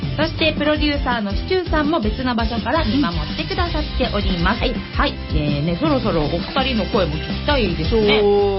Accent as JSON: {"language": "Japanese", "town": "Kawasaki", "region": "Kanagawa", "country": "Japan", "tie": "born or raised there", "said": "本日のメインパーソナリティは川崎生まれ川崎育ち、自称夢見ヶ崎動物公園専属アイドル、 … のリーダー、おしゃべり担当の"}